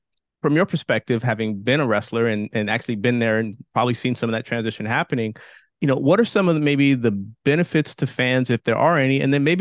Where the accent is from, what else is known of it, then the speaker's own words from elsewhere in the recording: Richmond, California, United States; I grew up in Richmond, California, and we used to have wrestling at the Richmond Auditorium.